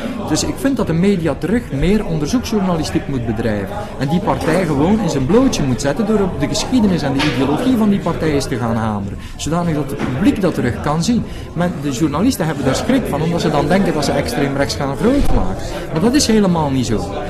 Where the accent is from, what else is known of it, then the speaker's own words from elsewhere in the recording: Flanders, Belgium; Ook bij ons in Vlaanderen, in België, kwam de commerciële media al precies in die decennia waarin dat het neoliberalisme werd doorgevoerd, ook bij ons.